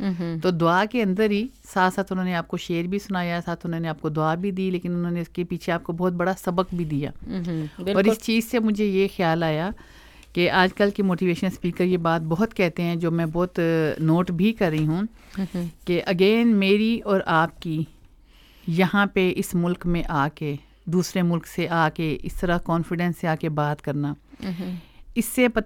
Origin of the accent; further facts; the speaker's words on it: Shahdara, Punjab, Pakistan; moved away; جب ہم پاکستان میں تھے, میں ایک گلی سے تعلق رکھتی ہوں شاہدرہ سے